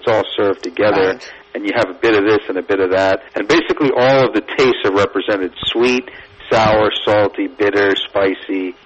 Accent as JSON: {"language": "English", "region": "East Coast", "country": "United States", "tie": "born or raised there", "also_born_or_lived": "Texas", "said": "I was born in Texas and pretty much raised on the East Coast."}